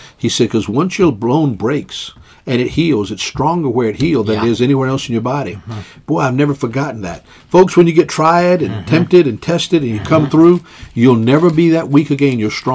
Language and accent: English; Virginia, United States; You know, I'm from the South, and I came from Virginia. And I can guarantee you, when I was being raised as a boy, and that was a long time after the Civil War